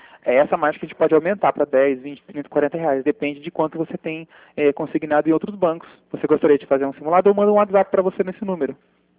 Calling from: Arapongas, Paraná, Brazil; Eu falo de Arapongas.

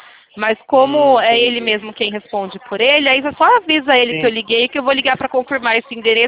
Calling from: São Paulo, Brazil; Eu falo de São Paulo, tá? Da capital.

